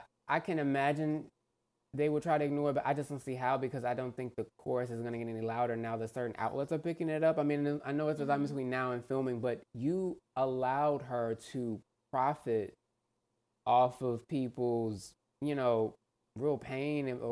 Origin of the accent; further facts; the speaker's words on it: Texas, United States; Well, I actually just want a taco, to be honest. I'm from Texas.